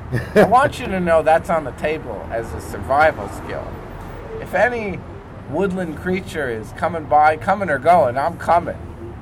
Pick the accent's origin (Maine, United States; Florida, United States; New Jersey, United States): New Jersey, United States; I'm from New Jersey.